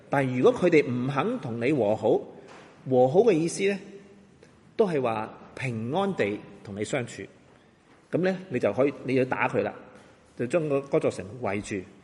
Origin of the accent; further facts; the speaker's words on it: China; 大家知唔知道我哋中国人过年好多红色㗎，係咪？